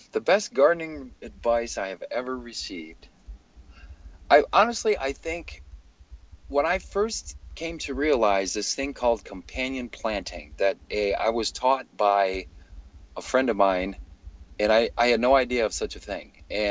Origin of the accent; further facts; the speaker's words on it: Michigan, United States; Because growing up in Michigan, as a small kid, I'll never forget, like, the first time I saw an avocado, it was when I was in the Marine Corps, when I was, like 18, 19.